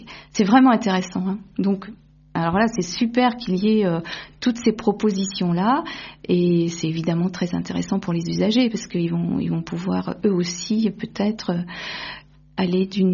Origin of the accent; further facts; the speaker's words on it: Tours, Centre-Val de Loire, France; Je viens de la région de Tours, il n'y a pas très longtemps que j'habite ici, ça fait plus de 2 ans maintenant.